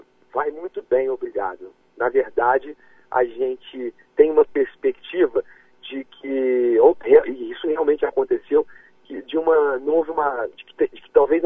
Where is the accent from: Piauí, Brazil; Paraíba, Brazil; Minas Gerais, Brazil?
Minas Gerais, Brazil; Alfenas; now in Belo Horizonte, Brazil; Mas eu sou de Alfenas, do sul de Minas. Mudei para cá em 1993